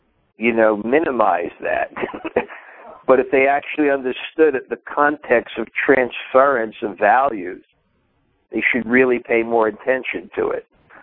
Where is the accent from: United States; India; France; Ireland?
India; I'll give him my own seat because I grew up in India. That's the culture.